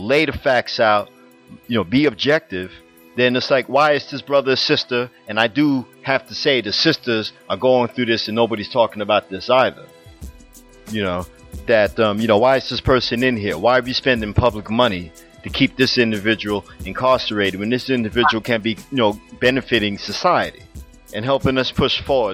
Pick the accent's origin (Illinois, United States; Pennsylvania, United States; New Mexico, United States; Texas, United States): Pennsylvania, United States; Philadelphia; Because I'm from Philly and, you know, we've had several scandals like that here